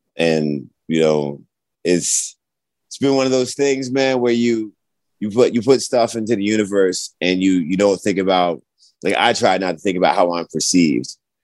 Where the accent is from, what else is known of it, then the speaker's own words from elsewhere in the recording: Loma Linda, California, United States; born there; So I was born in California, Loma Linda, right? And I don't really remember much of that, but I remember a little bit of it.